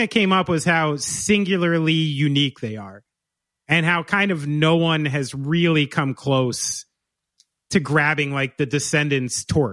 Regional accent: New Jersey, United States; am I just saying … because I'm from New Jersey and this is like confirmation bias?

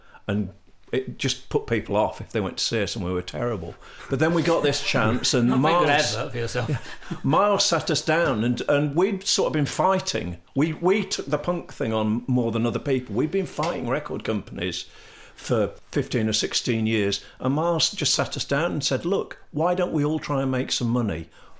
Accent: Leicester, East Midlands, United Kingdom; Eventually, yeah. I mean, I'm a Midlander. I'm from Leicester.

